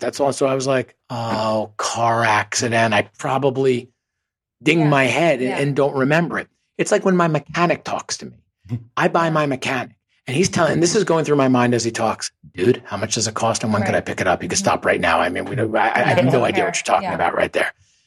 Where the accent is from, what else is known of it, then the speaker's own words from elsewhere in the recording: Parsippany, New Jersey, United States; I'm giving a speech in my hometown of Parsippany, New Jersey. I know everybody in the room.